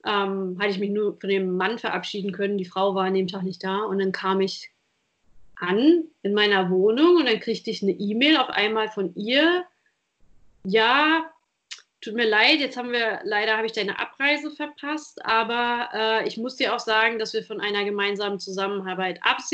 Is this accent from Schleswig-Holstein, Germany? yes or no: yes; Flensburg, Schleswig-Holstein, Germany; Also ich komme aus Flensburg und da gibt es eine Kleinstadt, die heißt Schleswig, die ist nebenan, die ist noch kleiner.